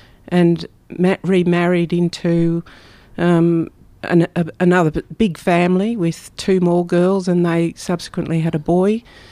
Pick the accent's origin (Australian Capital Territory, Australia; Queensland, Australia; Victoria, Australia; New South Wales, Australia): Australian Capital Territory, Australia; Yarralumla; So I grew up in Yarralumla, which was a housing commission suburb.